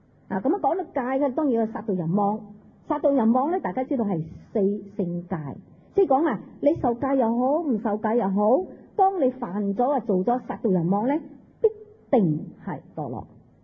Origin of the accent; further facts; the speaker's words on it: China; 我哋东方人呢唔係好嗜酒嘅民族，虽然讲我哋都飲酒，即係我哋中国人都飲酒